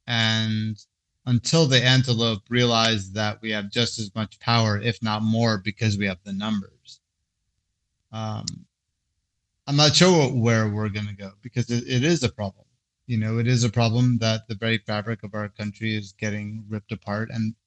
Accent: Turkey; I'm the hippie from Turkey.

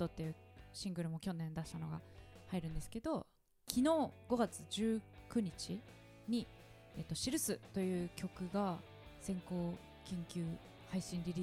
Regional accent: Gifu, Japan; 私の地元の岐阜の市に岐阜市にあります

